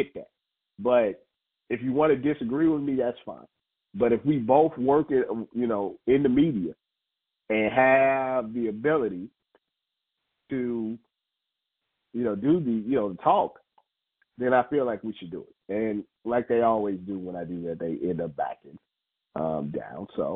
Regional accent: St. Louis, Missouri, United States; I'm very much, you know, I'm from St. Louis. People do stuff like that.

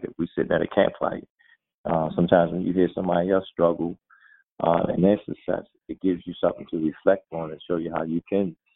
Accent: Baltimore, Maryland, United States; I'm from Baltimore, and somebody gave me a chance.

